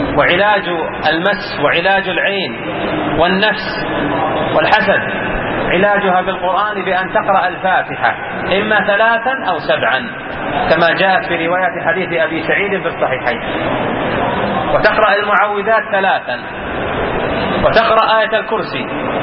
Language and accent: Arabic; Saudi Arabia; وإذا كان عندنا في بلادنا المملكة العربية السعودية